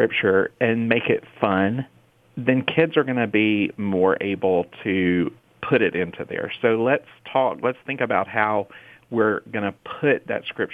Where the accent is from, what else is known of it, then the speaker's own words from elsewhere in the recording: Mississippi, United States; we're from Mississippi, and that's where AFR got its start.